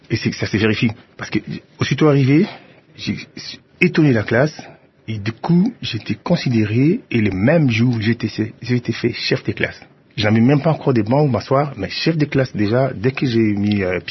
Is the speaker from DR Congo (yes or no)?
yes; Ouattara, Orientale, DR Congo; born there; je suis né à Ouattara et dans la province orientale, ma province d'origine.